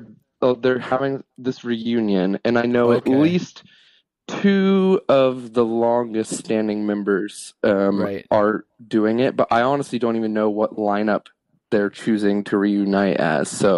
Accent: Kettering, Ohio, United States; Yeah, I grew up in Dayton, Ohio in a suburb called Kettering

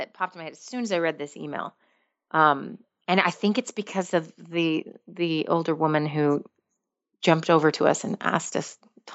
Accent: United States; So maybe they seek me out because I'm American.

